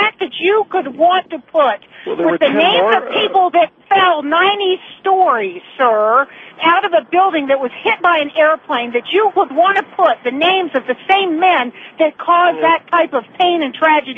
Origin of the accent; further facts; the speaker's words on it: United States; Mr. Wheeler, I have to tell you that as an American, I am incredibly offended by what you're saying.